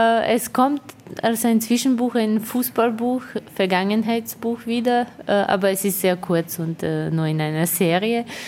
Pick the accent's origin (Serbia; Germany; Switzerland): Serbia; German is a second language; now in Vienna, Austria; Ich bin aus Serbien nach Wien ausgewandert und lebe in Wien.